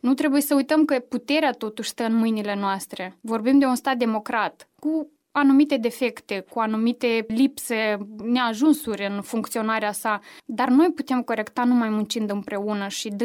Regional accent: Sadova, Călărași District, Moldova; la Sadova, acolo de unde sunt eu, se discută foarte mult această problematică

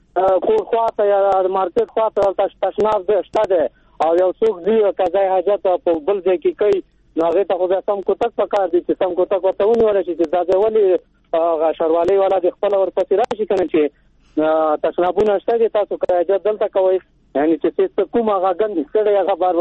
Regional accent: Takhar, Afghanistan; د خواجهورد ولسوالۍ نه تخار د ولایت.

